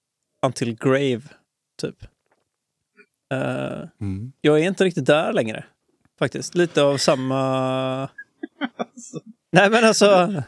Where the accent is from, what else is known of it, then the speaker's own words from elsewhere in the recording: Gothenburg, Västra Götaland County, Sweden; Jag är från Göteborg, va?